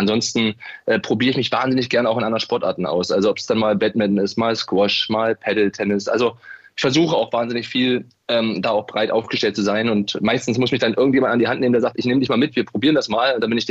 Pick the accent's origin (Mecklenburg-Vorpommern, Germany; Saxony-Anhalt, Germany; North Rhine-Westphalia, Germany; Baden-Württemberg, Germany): Saxony-Anhalt, Germany; Wernigerode; Naja, gut, Wernigerode ist ja mein Heimatort. Ich bin sozusagen in der ehemaligen DDR noch geboren